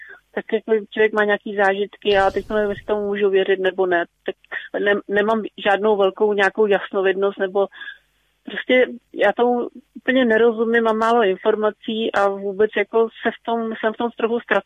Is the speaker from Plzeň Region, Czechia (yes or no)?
yes; Plzeň, Plzeň Region, Czechia; Původně jsem z Plzně, ale teď bydlím na malé vesnici už docela dlouho.